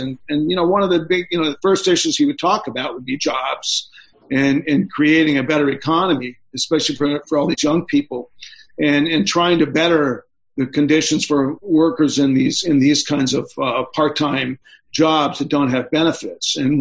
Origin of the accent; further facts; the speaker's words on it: Japan; also born or lived in Korea; when I grew up in Japan and Korea